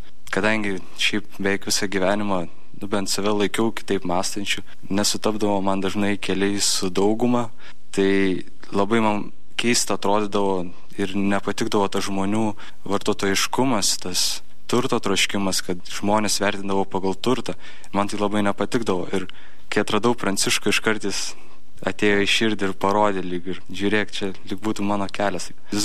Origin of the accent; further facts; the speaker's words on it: Kvėdarna, Tauragė County, Lithuania; priklausau Kauno pranciškoniško jaunimo brolijai, šiaip esu kilęs iš Kvėdarnos.